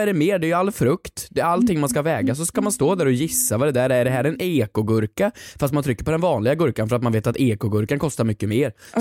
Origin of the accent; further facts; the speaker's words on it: Värmland, Sweden; alla jävla raggare hemma i Värmland